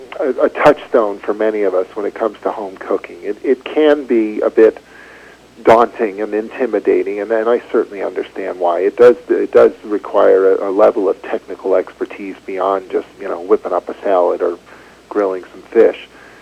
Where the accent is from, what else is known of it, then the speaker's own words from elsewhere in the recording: New York, United States; now in Prince Edward Island, Canada; I didn't, actually. I grew up in New York State, upstate New York. I am a Canadian, but grew up down in New York.